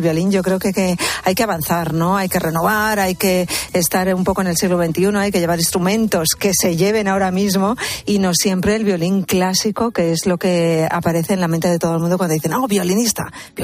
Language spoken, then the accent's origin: Spanish; Cuenca, Castilla-La Mancha, Spain; cuando yo tenía como 17 años, yo ya tocaba con bandas rockeras en Cuenca, soy de Cuenca